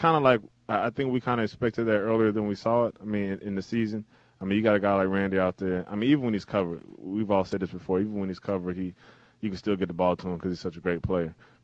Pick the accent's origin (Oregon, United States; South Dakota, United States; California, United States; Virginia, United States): Virginia, United States; I think because I grew up in Virginia for the most part, but my cousin loved the Bears.